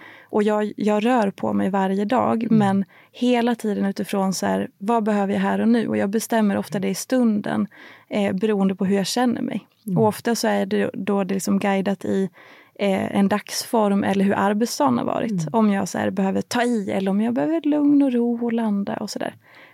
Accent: Dalarna County, Sweden; jag är uppvuxen i skidklubben hemma i Dalarna

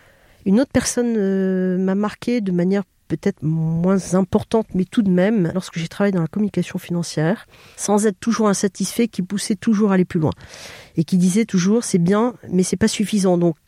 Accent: Bordeaux, Nouvelle-Aquitaine, France; j'ai 57 ans, je viens de Bordeaux, qui est ma région d'origine. J'étais élevée au milieu de 3 frères

